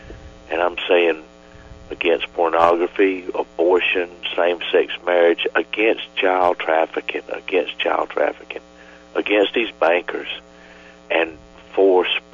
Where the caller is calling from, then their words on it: Garner, North Carolina, United States; I'm calling from a itty bitty town called Garner outside of Raleigh in North Carolina.